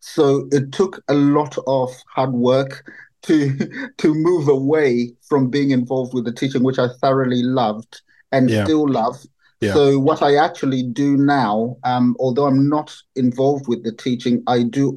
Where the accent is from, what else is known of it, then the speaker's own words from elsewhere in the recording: Zimbabwe; born there; So I was born in Zimbabwe.